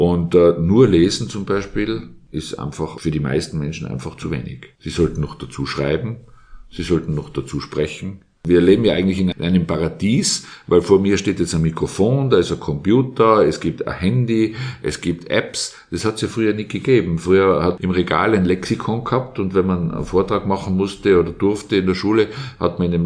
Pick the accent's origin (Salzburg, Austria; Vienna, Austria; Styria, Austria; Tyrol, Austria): Tyrol, Austria; Innsbruck; ich bin in Innsbruck aufgewachsen, da waren die Telefonnummer sechsstellig